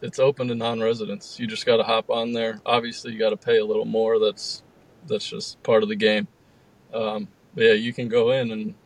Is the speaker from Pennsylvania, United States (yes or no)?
yes; Pennsylvania, United States; even my home state of Pennsylvania, I buy elk points in Pennsylvania.